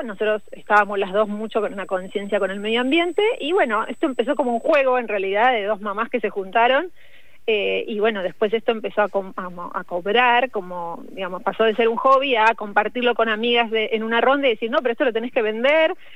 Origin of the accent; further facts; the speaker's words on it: Buenos Aires, Argentina; moved away as an adult; no tengo la tonada cordobesa porque soy oriunda de Buenos Aires y me fui del mundanal ruido aquí a la provincia de Córdoba para trabajar de maestra jardinera